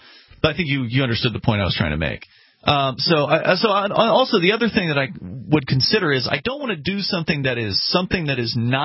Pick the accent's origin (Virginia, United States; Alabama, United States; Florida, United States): Florida, United States; now in New Hampshire, United States; No, we moved. We, Daryl, you came from Texas. I came from Florida.